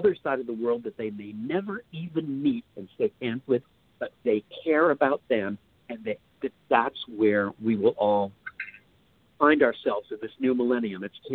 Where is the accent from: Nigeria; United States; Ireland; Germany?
Ireland; I'm Irish and I'm an Aquarius.